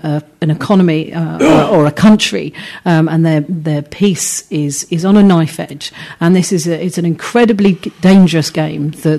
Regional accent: South East England, United Kingdom; born there; Personally, being not born round here, I was born in Kent, closer to France than I was to London

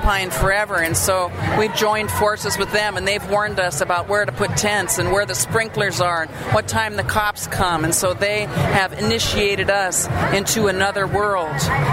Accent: Santa Cruz, California, United States; I'm from Santa Cruz. I'm from the Occupy in Santa Cruz, and I have no job, I have no health care, and I sleep on my mother's couch

